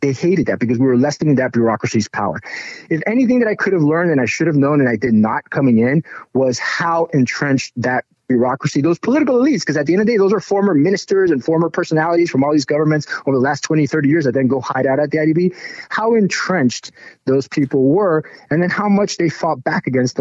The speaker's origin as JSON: {"language": "English", "town": "Miami", "region": "Florida", "country": "United States", "tie": "born there", "said": "I'm of Latin American descent. I was born in Miami, and I've, you know, worked here all of my life."}